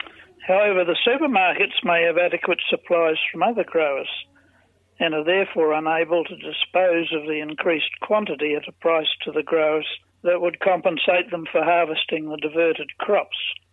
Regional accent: Pukekohe, Auckland, New Zealand; from Pukekohe. I've been in the vegetable industry for 60 years and our specialty at our farm is producing celery.

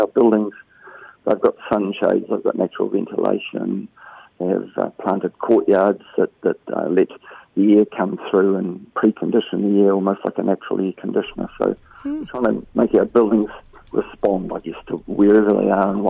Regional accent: Waikato, New Zealand; I grew up in the Waikato, and three uncles around the country are farmers, and I grew up working on farms

